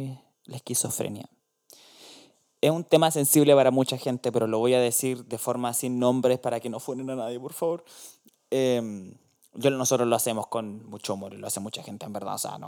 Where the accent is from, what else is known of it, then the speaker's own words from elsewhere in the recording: Chillán, Ñuble, Chile; Nosotros somos de Chillán y lo que es el sur. Bueno, no tan al sur, claramente.